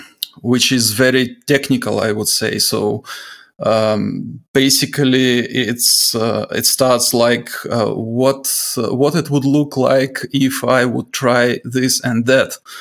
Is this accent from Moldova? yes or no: yes; Moldova; first language Russian; English is a second language; I come from Moldova, yeah. My mother tongue is actually Russian.